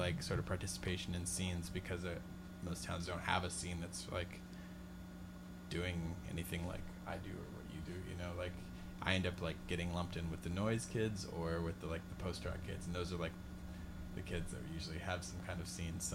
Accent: Santa Maria, California, United States; I'm from Santa Maria, California, and it's just like a little town where the only place to buy music is the mall.

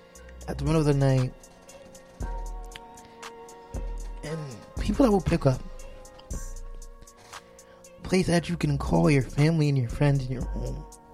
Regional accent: Hudson, New York, United States; Yeah, I'm a hood kid. Feel me? Like, I'm from Hudson, man.

